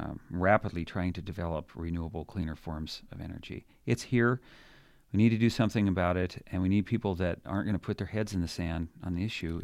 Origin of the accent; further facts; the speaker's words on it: Montana, United States; I mean, I grew up here in Montana. I'm 36 years old.